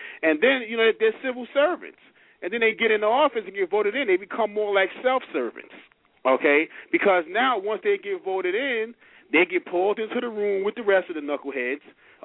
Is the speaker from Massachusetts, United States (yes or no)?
no; New York, United States; This new kid coming up in New York. I'm from New York.